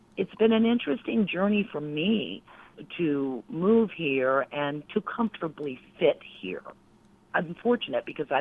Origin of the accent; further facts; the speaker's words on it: Miami, Florida, United States; because I'm originally from Miami, and it's just, you know, it's a very different world.